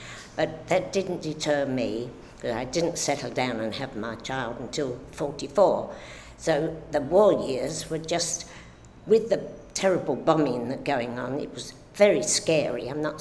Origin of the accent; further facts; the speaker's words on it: London, United Kingdom; also born or lived in Victoria, London; beginning of the war, 1939, I was 20. Previously, though I was born in Victoria for the first few years of my life, we lived in southeast London, quite near the Surrey Docks